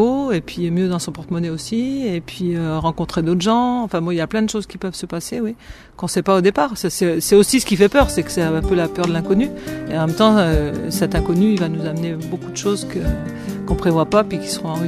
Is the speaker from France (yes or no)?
yes; the Alps, France; dans mon pays, moi, je viens des Alpes